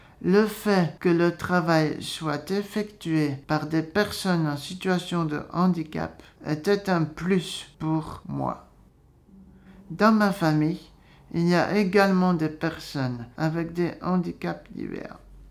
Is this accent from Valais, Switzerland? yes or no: yes; Valais, Switzerland; Je suis originaire de Repa, un petit village près d'Orcières, en Valais.